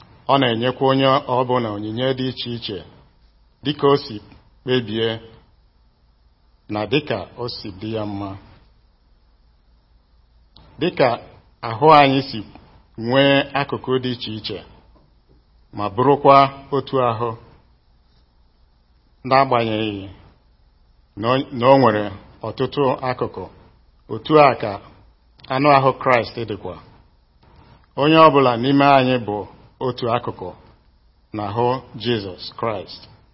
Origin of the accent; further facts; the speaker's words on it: Nigeria; I'm from Nigeria.